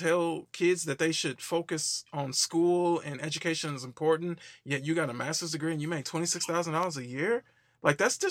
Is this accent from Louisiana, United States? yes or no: no; Wisconsin, United States; now in Tennessee, United States; Ended up moving down to Tennessee, went to Tennessee State University. I'm originally from Wisconsin